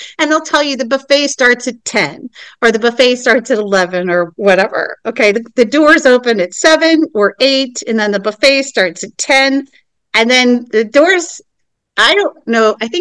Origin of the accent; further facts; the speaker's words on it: United States; are you American? Yes, we're American.